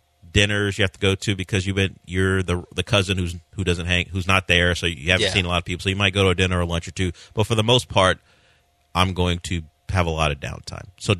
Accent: California, United States; also born or lived in Florida; I'm going to my birth state. I don't know if I call it my home state. I grew up in California, but I'm going to Florida to see my mom and family.

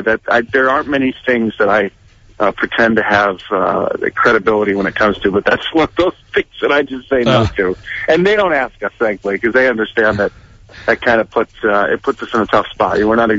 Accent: Albany, New York, United States; I'm from New York, Albany area.

